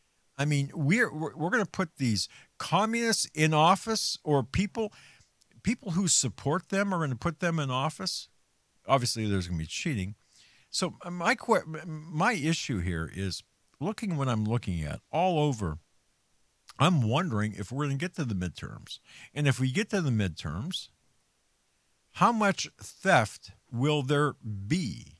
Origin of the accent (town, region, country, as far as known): Pennsylvania, United States; born or raised there